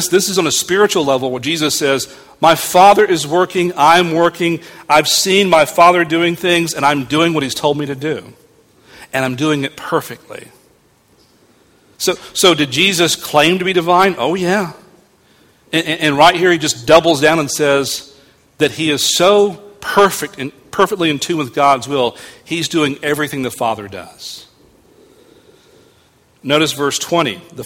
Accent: Georgia, United States; So even though I'm from Georgia and the victim of public school education, I get it now.

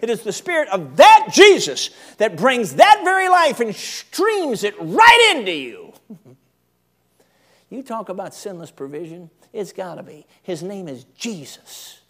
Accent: Chicago, Illinois, United States; I mean, I grew up in Chicago, we had bumblebees.

